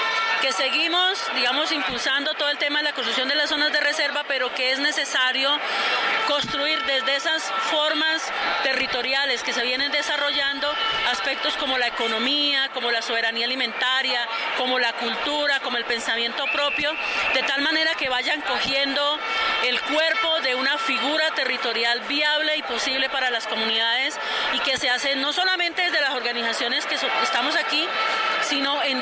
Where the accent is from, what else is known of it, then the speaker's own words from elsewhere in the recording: Colombia; digamos como colombianos y como colombianas que seamos.